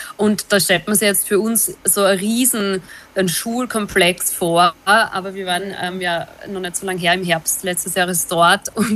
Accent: Austria; bei uns in Österreich

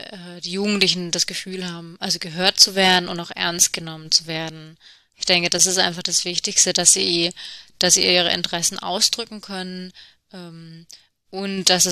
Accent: Neckarsulm, Baden-Württemberg, Germany; ich komme auch selber aus dem Landkreis, also aus Neckarsulm, und von daher kann ich das auch gut verbinden, so ja, wie ich aufgewachsen bin.

